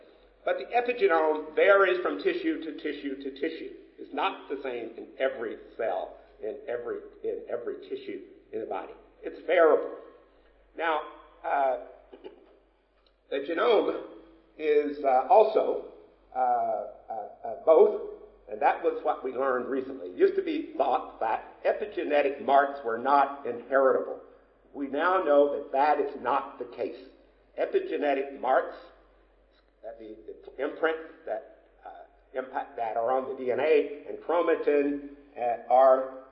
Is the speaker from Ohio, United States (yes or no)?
no; Tennessee, United States; I grew up in Cock County in a rural part of Tennessee